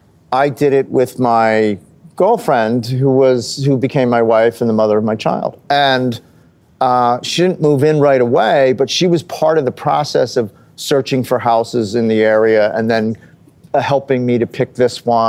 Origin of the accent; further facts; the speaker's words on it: New Jersey, United States; I'm from New Jersey.